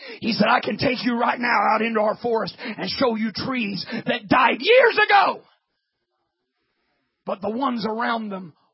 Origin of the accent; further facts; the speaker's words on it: Midwest, United States; I grew up in the Midwest. And then we didn't have all the pine trees like you've got down here, but we had big hardwood forests, maples and oaks and elms and all those big hardwoods.